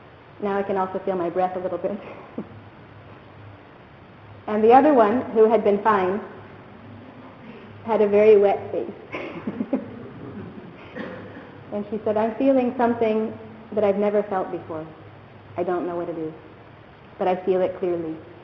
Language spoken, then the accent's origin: English; United States; Since I come from the United States, where hitchhiking is outlawed, is against the law for many good reasons